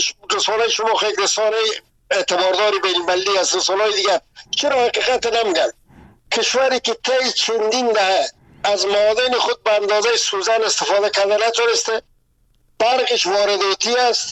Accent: Afghanistan; ما همه ما از افغانستان هستیم

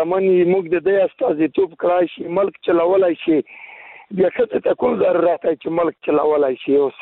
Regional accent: Afghanistan; now in Pakistan; زه په پاکستان یم، افغان مهاجر یم.

